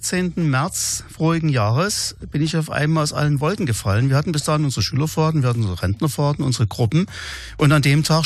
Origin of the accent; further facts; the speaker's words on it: Dresden, Saxony, Germany; now in Plauen, Germany; ich bin in Dresden, oder ich habe in Nossen meine Unterstufenlehrerausbildung gemacht, habe in Dresden als Lehrer gearbeitet